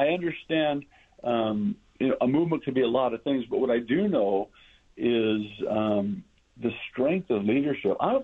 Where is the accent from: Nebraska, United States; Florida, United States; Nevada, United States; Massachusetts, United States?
Nevada, United States; North Las Vegas; And so when I found out my little hometown was going to be, you know, taken over, they were going to cut North Las Vegas in half.